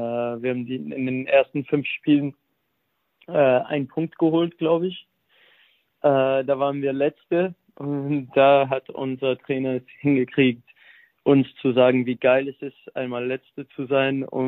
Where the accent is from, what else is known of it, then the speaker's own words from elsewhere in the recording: Mobile, Alabama, United States; German is a second language; moved away as an adult; also born or lived in Netherlands; now in Germany; ja, ich bin in den USA geboren und aufgewachsen. Und dann mit 21 nach Deutschland gekommen, war kurz 1,5 Jahre in Holland unterwegs und jetzt wieder in Deutschland seit 2,5 Jahren.